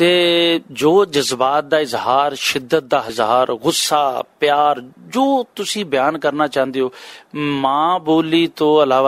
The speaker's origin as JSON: {"language": "Punjabi", "town": "Mian Channu", "region": "Punjab", "country": "Pakistan", "tie": "born or raised there", "said": "ਮੇਰਾ ਤਾਲੁਕ ਮੀਆਂ ਚਨੂ ਨਾਲ ਹੈ, ਜ਼ਿਲ੍ਹਾ ਖਾਨੇਵਾਲ, ਉੱਥੋਂ ਹੀ ਮੈਂ ਮੈਟ੍ਰਿਕ ਕੀਤਾ, ਫਿਰ ਮੁਲਤਾਨੋਂ ਮੈਂ ਡਿਪਲੋਮਾ ਕੀਤਾ, ਫਿਰ ਉਸ ਤੋਂ ਬਾਅਦ ਮੈਂ ਇੱਕ ਨਿੱਜੀ ਅਦਾਰੇ 'ਚ ਲਾਹੌਰ ਜੌਬ ਕਰ ਰਿਹਾ"}